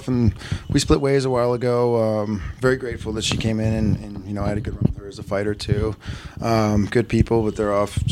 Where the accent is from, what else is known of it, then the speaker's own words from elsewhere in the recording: Las Vegas, Nevada, United States; I grew up out here in Vegas.